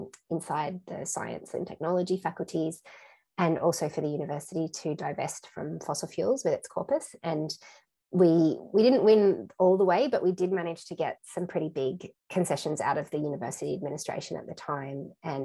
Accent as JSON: {"language": "English", "town": "Newcastle", "region": "New South Wales", "country": "Australia", "tie": "born or raised there", "said": "So I grew up in Newcastle, but we spent a lot of time with my cousins and uncles and aunts and grandparents on their farms in the Hunter Valley"}